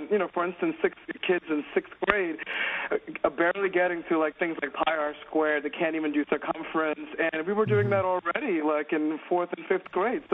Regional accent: India; I came up from Bombay in Hyderabad, India, and, I mean, I went to a public school there

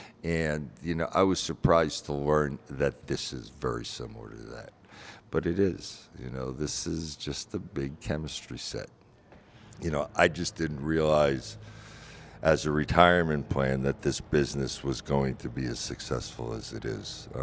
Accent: Branford, Connecticut, United States; I grew up in Branford, Connecticut.

